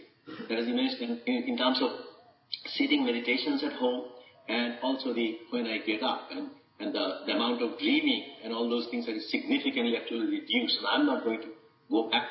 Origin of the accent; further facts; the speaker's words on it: Silver Spring, Maryland, United States; from Silver Spring, Maryland, USA.